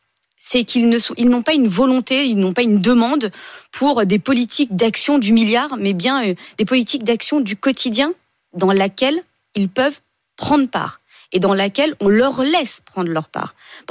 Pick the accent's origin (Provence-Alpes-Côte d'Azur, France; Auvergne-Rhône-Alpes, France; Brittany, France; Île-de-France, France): Île-de-France, France; Stains; je viens moi-même des quartiers. J'ai grandi à Stein